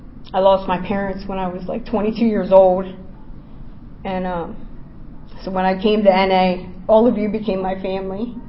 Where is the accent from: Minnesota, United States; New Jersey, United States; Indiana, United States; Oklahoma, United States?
New Jersey, United States; I'm from Jersey.